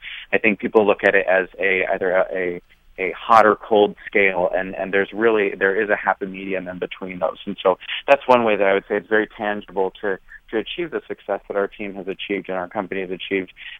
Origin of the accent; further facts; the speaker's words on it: Nebraska, United States; Yeah, so I am from Nebraska originally